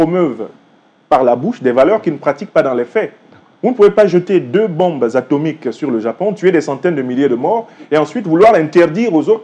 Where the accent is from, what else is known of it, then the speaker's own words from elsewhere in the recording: Cameroon; je suis originaire du Cameroun.